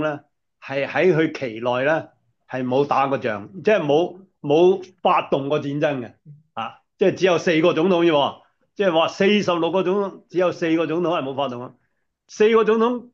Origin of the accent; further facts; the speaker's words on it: China; 所以我哋中國人咧就有鹹魚啊、鹹菜啊、啊鹹豬肉啊